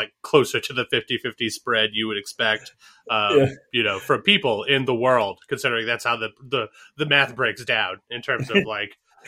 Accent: Northeast, United States; So, well, I mean, I grew up like a lot of people did. Like, you know, I grew up in the Northeast.

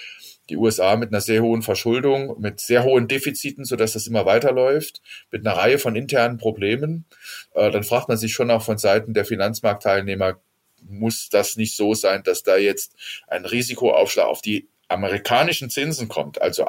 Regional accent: Saarland, Germany; Naja, also für mich war das ein Déjà-vu als Saarländer

